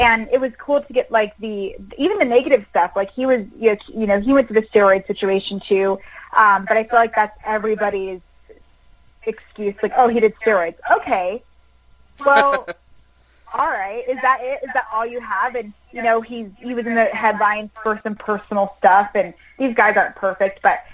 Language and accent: English; Baltimore, Maryland, United States; born there; I was born in Baltimore